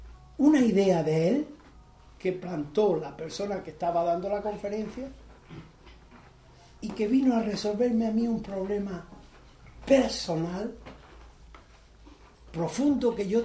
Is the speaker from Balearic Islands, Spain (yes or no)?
no; Granada, Andalusia, Spain; Yo soy granadino, y con más hambre que piedras, o sea, había piedras y hambre en aquellos años.